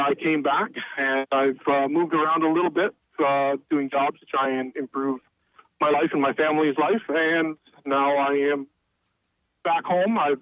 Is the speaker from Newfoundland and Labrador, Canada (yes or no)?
no; Madoc, Ontario, Canada; also born or lived in Belleville / Springbrook; I was born in Belleville. I grew up in Springbrook and Madoc.